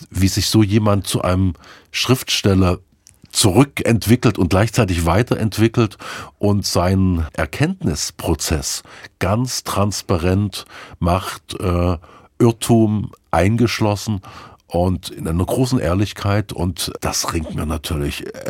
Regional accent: Burgstädt, Saxony, Germany; born there; Burgstedt in Sachsen.

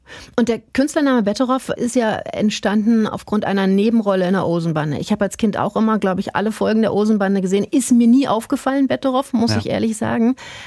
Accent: Brandenburg, Germany; Vielleicht auch, weil ich eben selbst eine Ostvergangenheit habe als Brandenburgerin.

